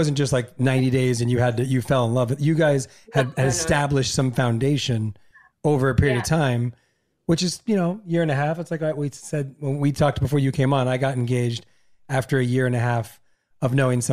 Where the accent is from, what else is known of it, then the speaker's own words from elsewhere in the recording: La Puente, California, United States; I'm from La Puente. Yeah. Like very Mexican neighborhood, dated all Latino my whole life